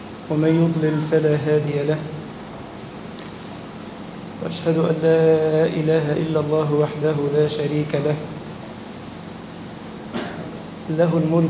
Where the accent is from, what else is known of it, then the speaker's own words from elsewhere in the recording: Egypt; اللهم اجعل بلدنا مصر سخاء رخاء وسائر بلاد المسلمين